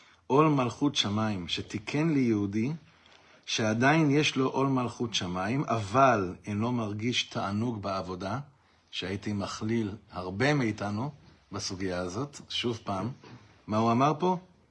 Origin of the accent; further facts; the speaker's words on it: Ra'anana, Central District, Israel; אני גדלתי ברעננה, אבל שם זה לא מסתדר.